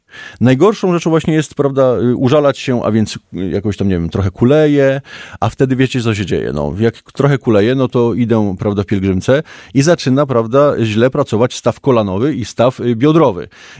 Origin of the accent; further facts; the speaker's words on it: Biłgoraj, Lublin Voivodeship, Poland; bo pochodzę z Biłgoraja, taka miejscowość w Zamojskim, teraz w Lubelskim już